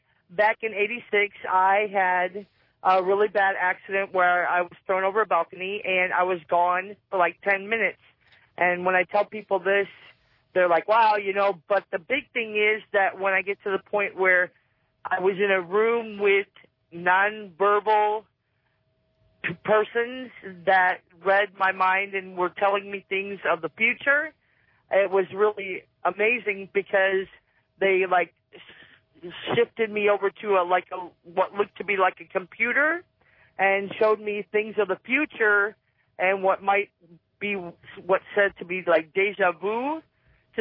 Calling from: California, United States; California.

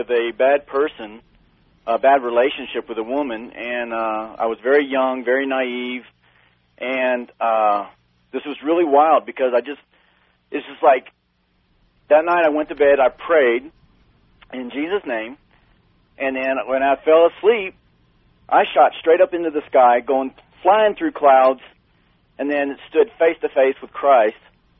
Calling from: Carbondale, Colorado, United States; I'm calling from Carbondale, Colorado, right in the middle of the Rockies.

